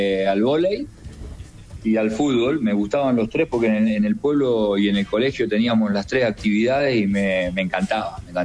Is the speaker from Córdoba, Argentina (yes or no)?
yes; Villa Carlos Paz, Córdoba, Argentina; born there; Yo soy nacido en Carlos Paz, en Villa Carlos Paz, ya, que es una ciudad, la segunda ciudad turística del país, al lado de Córdoba, es hermoso.